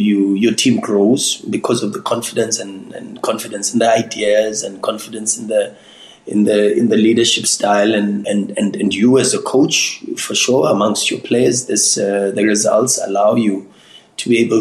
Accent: Soweto, Gauteng, South Africa; growing up in Soweto

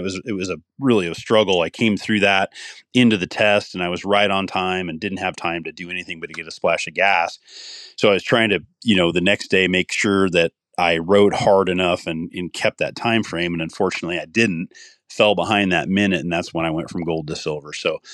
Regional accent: Midwest, United States; I grew up in the Midwest and there wasn't a lot of information about how to eat healthier and how to do things.

